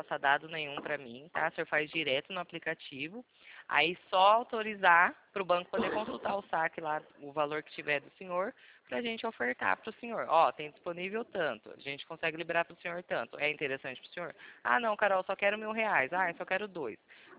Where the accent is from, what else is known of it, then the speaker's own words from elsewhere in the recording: Pirassununga, São Paulo, Brazil; Nós somos do interior de São Paulo, Pirassununga.